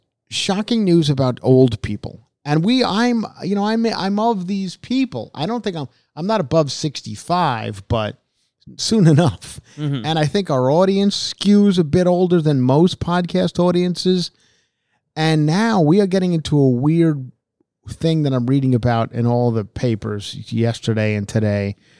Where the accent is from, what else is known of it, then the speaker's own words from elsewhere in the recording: Long Island, New York, United States; I mean, the worst one was in my hometown of Long Island.